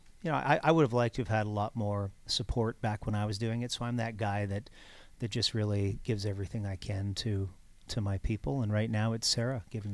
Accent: Canada; but I'm from Canada.

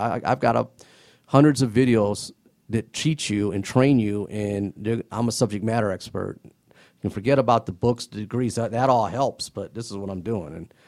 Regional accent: Indiana, United States; No, I tell you what, I grew up in Northern Indiana. I'm a basketball fiend.

